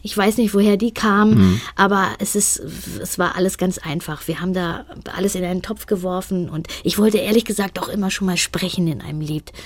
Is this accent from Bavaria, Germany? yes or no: no; Hamburg, Germany; Ja, ich komme aus Hamburg.